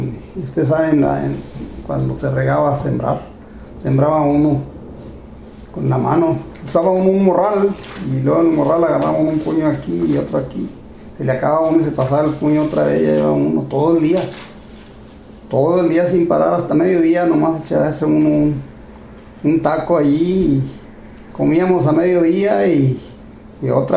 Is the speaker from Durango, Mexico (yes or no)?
yes; San Pedro del Gallo, Durango, Mexico; Pues nací en San Pedro del Gallo, el 9 de octubre de 1936.